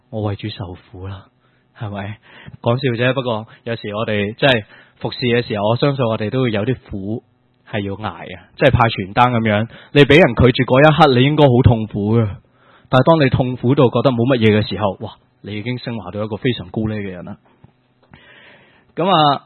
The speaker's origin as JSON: {"language": "Chinese", "country": "China", "said": "即是我们中国人有句话，人在做就天在看"}